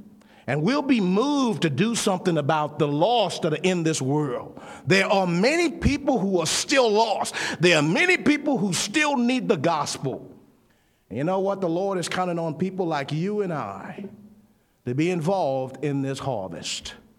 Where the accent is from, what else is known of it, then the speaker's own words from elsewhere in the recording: New Orleans, Louisiana, United States; When I was growing up in New Orleans, amongst Jim Crow